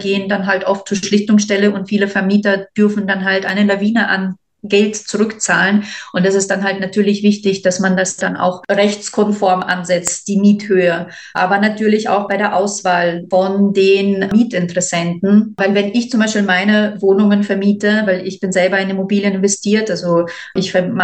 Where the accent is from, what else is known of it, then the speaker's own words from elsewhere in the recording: Paderborn, North Rhine-Westphalia, Germany; now in Vienna, Austria; Wien ist meine Wahlheimat. Ich komme aus Deutschland, aus Nordrhein-Westfalen, Paderborn.